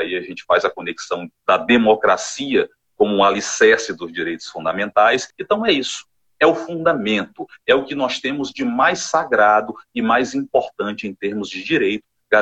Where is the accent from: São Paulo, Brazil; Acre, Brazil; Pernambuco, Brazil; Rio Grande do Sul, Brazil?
Acre, Brazil; Tarauacá; Não sou de Rio Branco, sou de uma cidade mais desenvolvida, melhor do que Rio Branco, que é Tarauacá.